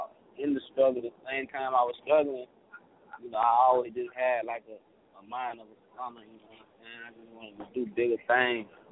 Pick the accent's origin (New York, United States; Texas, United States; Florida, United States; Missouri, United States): Florida, United States; Fort Lauderdale; I'm from Broward County, Florida. Fort Lauderdale, Florida.